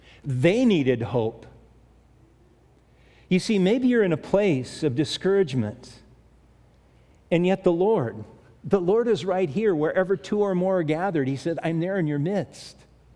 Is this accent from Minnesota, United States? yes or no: no; Manhattan Beach, California, United States; We used to have those when I grew up in Manhattan Beach.